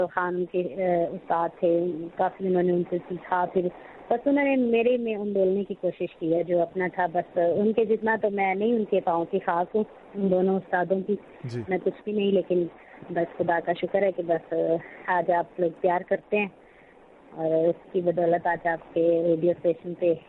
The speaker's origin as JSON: {"language": "Urdu", "town": "Peshawar", "region": "Khyber Pakhtunkhwa", "country": "Pakistan", "tie": "born or raised there", "said": "میں پشاور میں ہی پیدا ہوئی اور یہیں کی میں میرے ماما پاپا بھی یہیں کے ہیں اور ویسے ہم پنجابی ہیں سیالکوٹ سے ہمارا تعلق ہے لیکن دادا دادی یہاں آ گئے پھر میرے پاپا یہیں پیدا ہوئے پھر ہم یہیں پیدا ہوئے تو اب ہم پشاوری ہیں"}